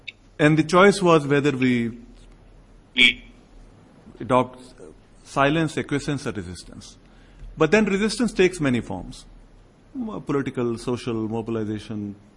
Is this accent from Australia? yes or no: no; Pakistan; As a Pakistani